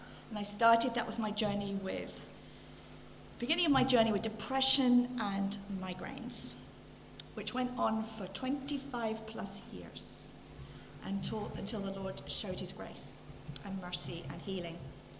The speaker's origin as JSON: {"language": "English", "region": "East of England", "country": "United Kingdom", "tie": "born there", "said": "I was born in Essex, not Anaheim."}